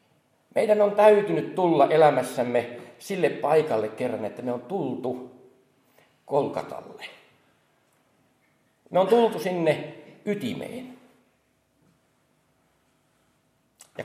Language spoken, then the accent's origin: Finnish; Evijärvi, South Ostrobothnia, Finland; also born or lived in Veteli; Nimittäin minä olen syntynyt Vetelissä, vaikka lapsuuteni on ja nuoruuteni viettänyt sitten Evijärvellä. Ja siellä on lapsuuskoti edelleen Evijärvellä